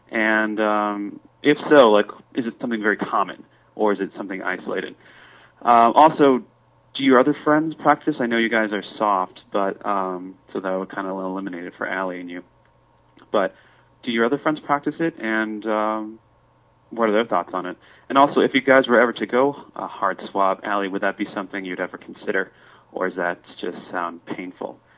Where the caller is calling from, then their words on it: Hollywood, California, United States; I'm calling you from Tinseltown, Hollywood.